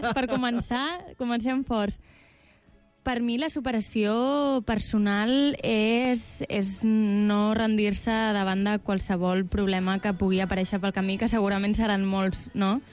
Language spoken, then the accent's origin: Catalan; Tarragona, Catalonia, Spain; jo sóc de Tarragona i em vaig formar en una escola de dansa de Tarragona